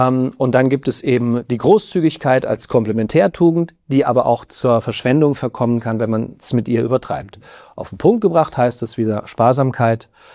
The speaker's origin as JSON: {"language": "German", "region": "Rhineland-Palatinate", "country": "Germany", "said": "Ich komme aus dem Westerwald, ich habe eine SCH-CH-Schwäche, an der ich aber hart gearbeitet habe."}